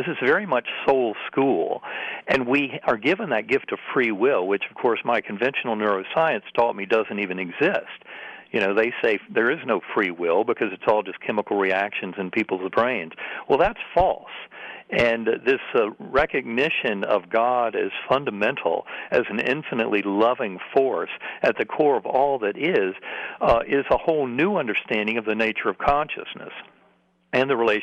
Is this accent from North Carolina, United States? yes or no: yes; North Carolina, United States; I had wanted to believe so much of what I had grown up with in that Methodist church growing up in North Carolina